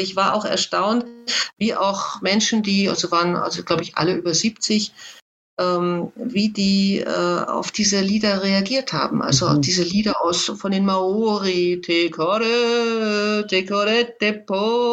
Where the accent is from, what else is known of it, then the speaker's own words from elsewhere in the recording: Hamburg, Germany; Aber bei uns zu Hause zum Beispiel, ich komme ja aus Hamburg